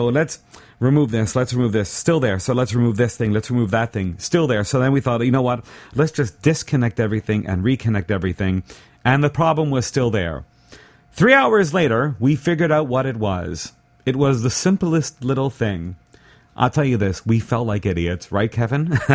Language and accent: English; Montreal, Quebec, Canada; That's because I grew up in Montreal.